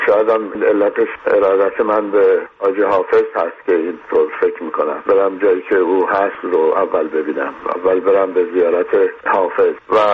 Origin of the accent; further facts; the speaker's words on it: Tehran, Tehran Province, Iran; born there; من خودم زاده تهران هستم،